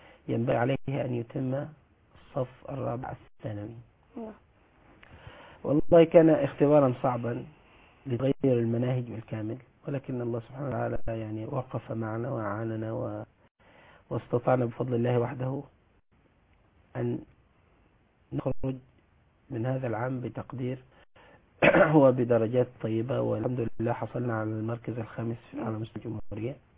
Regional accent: Asyut Governorate, Egypt; also born or lived in Jeddah, Saudi Arabia; من محافظة أسيوط. ولدت السعودية في مدينة جدة، والتحقت بمدارس تحفيظ القرآن الكريم.

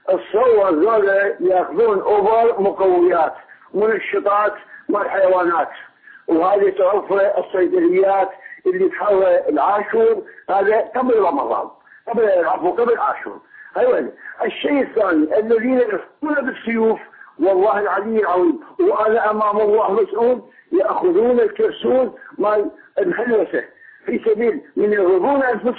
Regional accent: Iraq; أنا من العراق.

